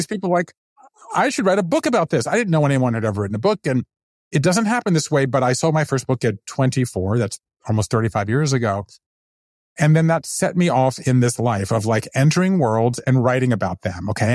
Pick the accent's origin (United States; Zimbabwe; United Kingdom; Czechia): United States; the South; But yet I grew up Jewish in the South. And so therefore I grew up apart from that.